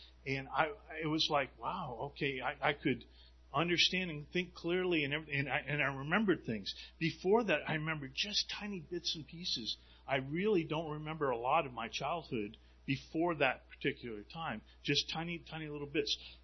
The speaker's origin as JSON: {"language": "English", "town": "Jewett City", "region": "Connecticut", "country": "United States", "tie": "born or raised there", "said": "I was born in Norwich, Connecticut, actually, at Backus Hospital, and I went to Griswold Elementary"}